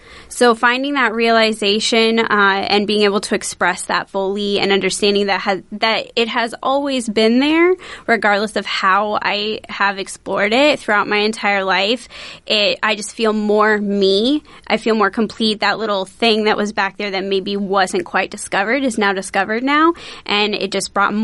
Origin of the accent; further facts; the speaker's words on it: Ames, Iowa, United States; I am from Ames. I grew up here